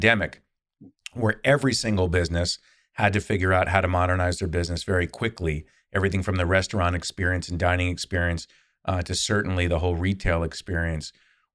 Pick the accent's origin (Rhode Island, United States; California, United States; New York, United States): California, United States; I spent a good part of my youth growing up in Southern California, so still have some family down there